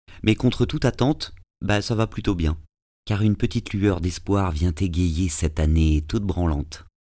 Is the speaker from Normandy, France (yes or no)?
no; Paris, Île-de-France, France